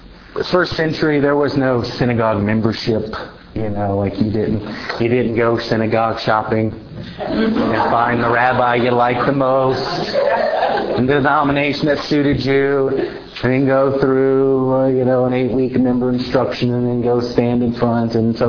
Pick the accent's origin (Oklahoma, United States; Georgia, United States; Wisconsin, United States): Georgia, United States; Atlanta; I'm from Atlanta, Georgia.